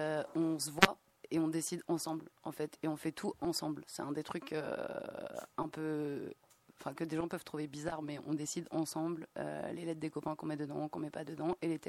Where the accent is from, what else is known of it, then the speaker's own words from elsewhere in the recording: Brittany, France; Crasbreit, je préfère en tant que bretonne reprendre.